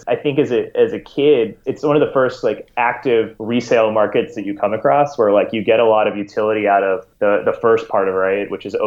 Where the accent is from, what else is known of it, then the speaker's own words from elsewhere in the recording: Singapore; also born or lived in California, United States; When I was maybe about 9 or 10 years old, I grew up in Singapore. I went to an American school there, grew up in Singapore, but every summer we'd go back to California where my grandparents were.